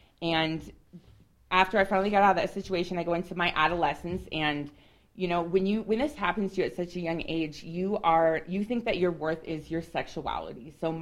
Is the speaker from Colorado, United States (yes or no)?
yes; Fort Collins, Colorado, United States; I am from Fort Collins, so I was born and raised in Fort Collins, Colorado. I grew up very, I guess, quote-unquote, normal.